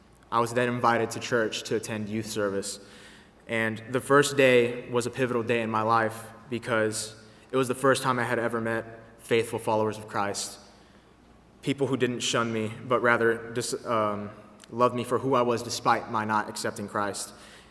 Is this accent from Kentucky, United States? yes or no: yes; Louisville, Kentucky, United States; Growing up in Louisville, I made a lot of friends of many different ethnic, racial, and spiritual backgrounds.